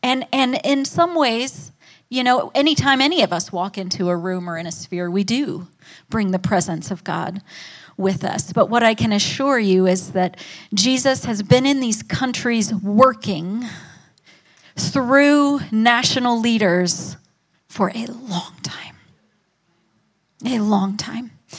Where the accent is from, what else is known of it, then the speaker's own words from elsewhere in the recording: United States; I think it's really cool as an American that I get to stand up here